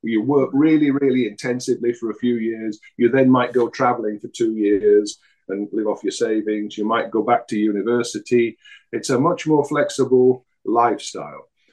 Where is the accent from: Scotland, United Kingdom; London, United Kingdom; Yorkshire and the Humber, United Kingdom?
Yorkshire and the Humber, United Kingdom; because I'm a Yorkshireman and, you know, we don't like that.